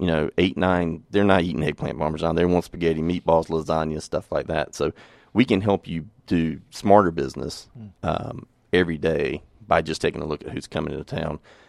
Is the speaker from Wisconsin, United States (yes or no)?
no; North Carolina, United States; I grew up in North Carolina, and I worked you know, several different jobs